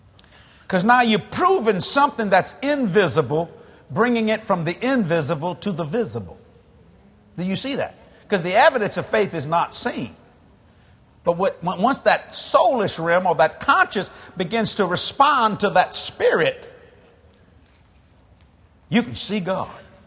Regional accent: New Orleans, Louisiana, United States; So when I play, I have, you know, I'm from New Orleans. It's the blues.

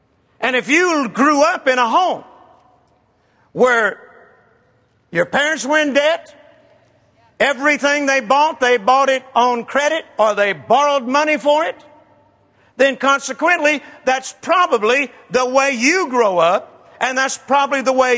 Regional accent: Mississippi, United States; born there; That old house that I remember where I was born in Mississippi, we didn't have indoor plumbing.

